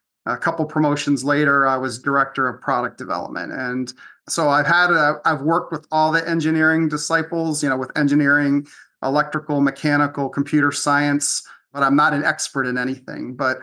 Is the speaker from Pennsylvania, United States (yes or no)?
yes; Seven Valleys, Pennsylvania, United States; I grew up in central Pennsylvania. The closest town to me was a small town called Seven Valleys, and that was even a mile away.